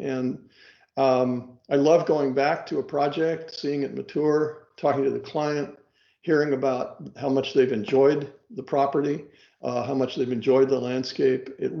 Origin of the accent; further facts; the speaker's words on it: San Francisco, California, United States; I think my story with regard to horticulture starts in my childhood when I grew up in San Francisco, and I was living mostly virtually across the street from Golden Gate Park